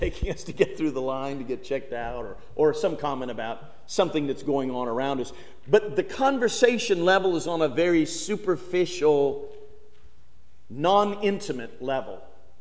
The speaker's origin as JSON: {"language": "English", "region": "Illinois", "country": "United States", "said": "She was from Florida, or from California, and I was from Illinois."}